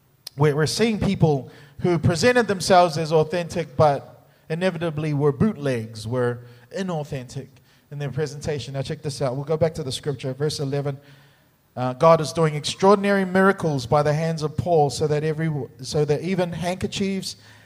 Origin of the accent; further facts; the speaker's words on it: Auckland, New Zealand; also born or lived in Singapore; now in Australia; I grew up in Auckland, New Zealand. I'm Samoan by ethnicity I've been here for 3 years in Australia, but before that I lived in Singapore for 8 years, so I'm a Polynesian.